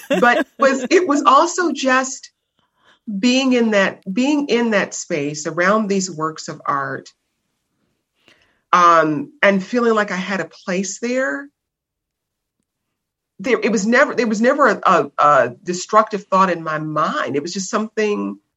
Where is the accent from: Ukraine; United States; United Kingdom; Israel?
United States; Detroit, Michigan; And I loved growing up in Detroit. Our neighborhood was really close knit.